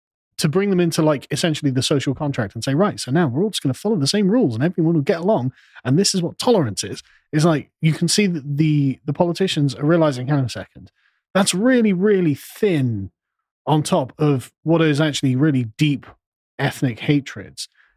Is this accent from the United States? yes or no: no; England, United Kingdom; I'm a black Catholic. I'm an Englishman.